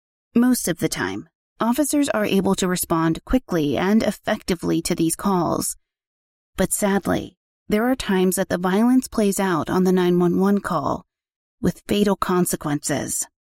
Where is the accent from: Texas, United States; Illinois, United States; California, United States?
Texas, United States; Dallas; This year, we're going to be in my hometown of Dallas, Texas, and our dates are August 26th through the 28th.